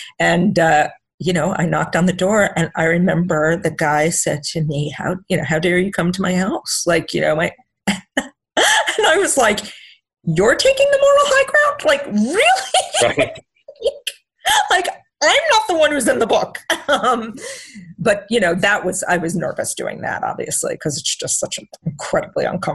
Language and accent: English; Florida, United States; I grew up in South Florida when the Miami Dolphins were the only thing there that mattered.